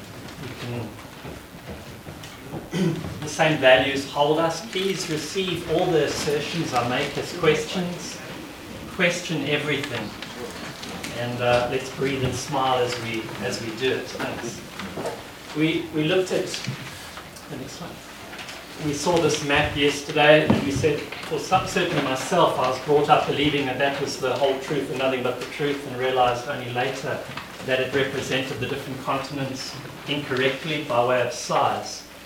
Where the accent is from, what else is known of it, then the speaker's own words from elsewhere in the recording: South Africa; I'm from South Africa